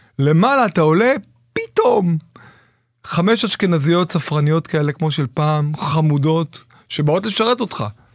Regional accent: Ashdod, Southern District, Israel; אני בן 53, גדלתי באשדוד, בשכונה ב', זו הייתה שכונה מאוד מאוד צבעונית, ליד השוק.

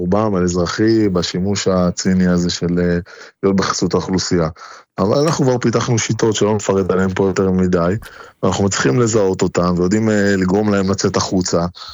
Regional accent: Oranit, Judea and Samaria Area, Israel; באורנית, בשומרון.

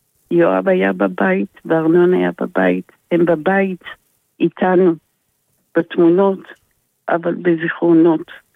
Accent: Yesod HaMa'ala, Northern District, Israel; כן, אני נולדתי ביסוד המעלה, וגם האבא שלי. ומקימי יסוד המעלה והמשפחה שלי.

